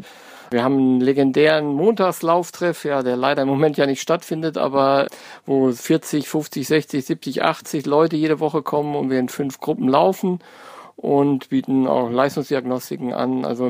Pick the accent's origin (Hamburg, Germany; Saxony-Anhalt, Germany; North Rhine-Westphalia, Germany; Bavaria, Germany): North Rhine-Westphalia, Germany; ich komme gar nicht aus Hessen, sondern bin aus NRW